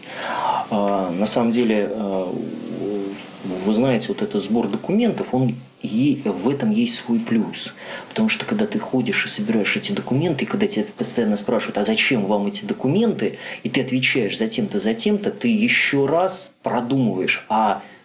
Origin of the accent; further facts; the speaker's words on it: Kursk Oblast, Russia; Ну, вообще-то сам я из Курской области, вот меня туда отправили